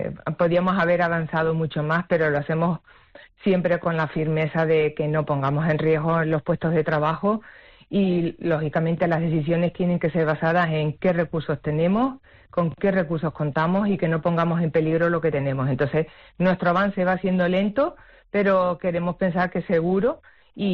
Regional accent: Canary Islands, Spain; creyéndonos que aún siendo de Canarias, de islas, tan lejos de Europa, nos podían reconocer a nivel mundial

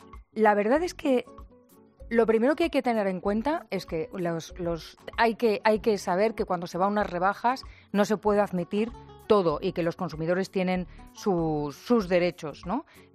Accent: Baños de la Encina, Andalusia, Spain; Mi pueblo, Baños de la Encina.

